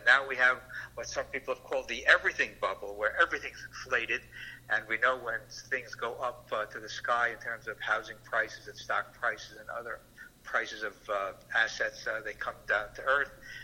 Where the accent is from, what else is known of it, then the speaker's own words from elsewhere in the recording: United States; I grew up in America in the 1950s and 60s before Medicare and Medicaid